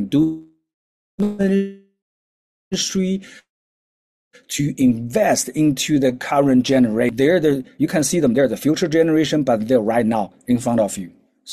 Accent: China; English is a second language; now in South Africa; We study English in China, but we didn't speak English. So basically, I need to practice my English. That's the hurdle. And since I came to South Africa, I need to practice, to listen, to speak.

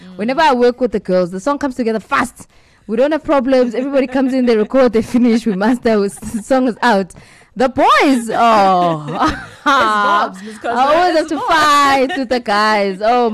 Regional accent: Johannesburg, Gauteng, South Africa; I think because I grew up in Johannesburg, it was just easier to kind of make different contacts.

